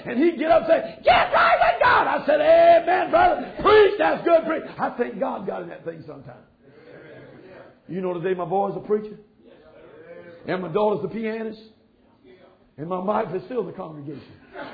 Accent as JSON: {"language": "English", "region": "the South", "country": "United States", "said": "Hey, man, I'm from the South too, but I'm telling you, they got to be reached."}